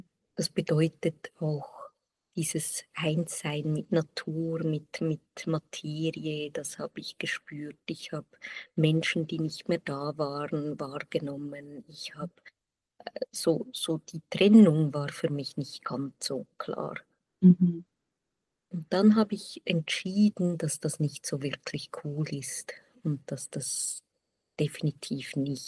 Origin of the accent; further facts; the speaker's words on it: Switzerland; accent: Swiss German; now in Zurich, Switzerland; es ist zwar Deutsch mit Akzent, es ist Schweizerdeutscher Akzent. Ich komme aus der Schweiz. Ich bin tatsächlich in den Bergen, in der Nähe der Bergen geboren und wohne heute in Zürich mit meiner Familie.